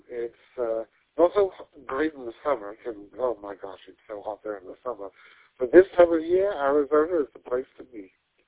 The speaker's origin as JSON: {"language": "English", "region": "London", "country": "United Kingdom", "lives_now": "Stoke-on-Trent, United Kingdom", "said": "I'm originally from London, England, northeast London, and so on, but that was 40 years ago."}